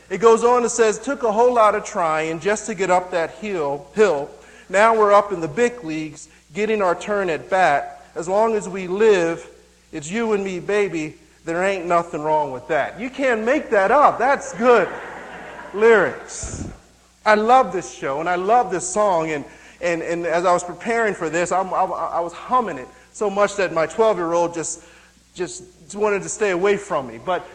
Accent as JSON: {"language": "English", "town": "Philadelphia", "region": "Pennsylvania", "country": "United States", "tie": "born or raised there", "said": "And so even as a young teenager growing up in East Oak Lane section of Philadelphia, my desire was to continue to move on up."}